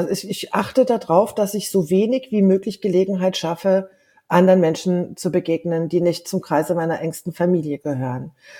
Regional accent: Germany; und euch in Deutschland, in meiner Heimat, alles, alles Liebe und Gute.

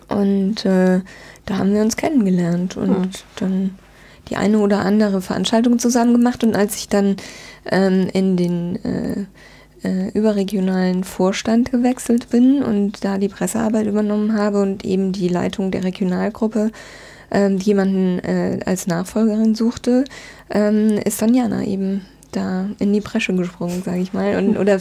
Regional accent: Heidelberg, Baden-Württemberg, Germany; also born or lived in Hamburg / Bremen; ich bin 2006, nachdem ich lange in Hamburg bzw. in Bremen eigentlich länger gelebt habe, zurück in meine Heimatregion nach Heidelberg gezogen

